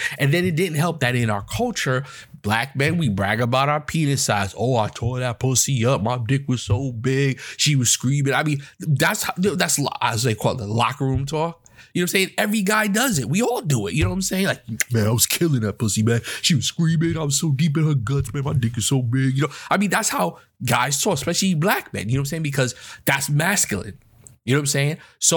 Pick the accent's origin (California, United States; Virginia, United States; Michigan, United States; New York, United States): New York, United States; I mean, we knew growing up in New York that the cops were on some bullshit all the time.